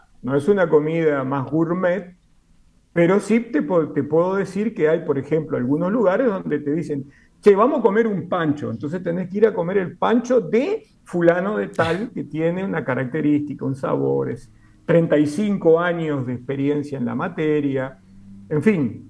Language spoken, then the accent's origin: Spanish; Uruguay; cuando salimos del Uruguay y vamos a Andalucía, nos encanta hablar como los andaluces